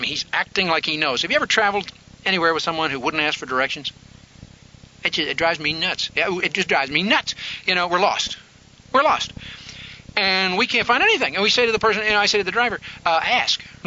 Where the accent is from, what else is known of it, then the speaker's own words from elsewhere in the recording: Independence, Missouri, United States; Now, I come from Independence, Missouri. And I don't know how to change that.